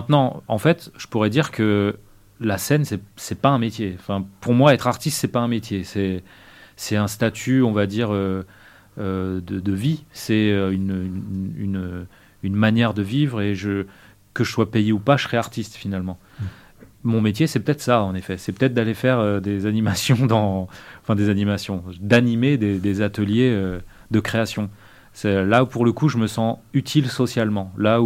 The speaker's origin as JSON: {"language": "French", "town": "Chartres", "region": "Centre-Val de Loire", "country": "France", "tie": "born or raised there", "said": "Je ne suis pas du tout de Bergerac, je suis originaire de Chartres."}